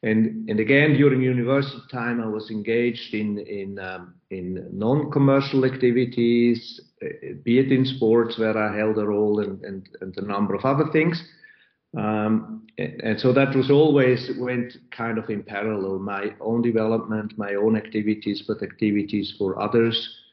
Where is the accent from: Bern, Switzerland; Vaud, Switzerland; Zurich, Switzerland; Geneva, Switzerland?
Zurich, Switzerland; I grew up in Zurich in a pretty open environment